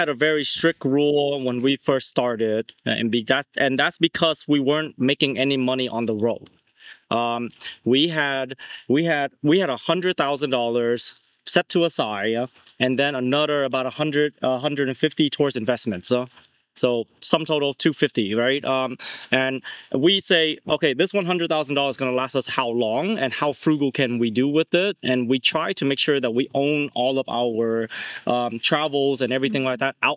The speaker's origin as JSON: {"language": "English", "town": "Houston", "region": "Texas", "country": "United States", "tie": "born or raised there", "said": "I grew up in Bear Lair in Houston all my life, and I've been around a big Vietnamese community"}